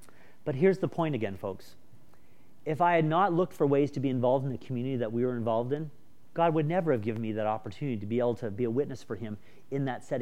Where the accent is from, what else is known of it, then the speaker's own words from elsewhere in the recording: Markham, Ontario, Canada; I grew up in Markham, okay, and it's the suburbs, and I don't know anything about any of this kind of stuff.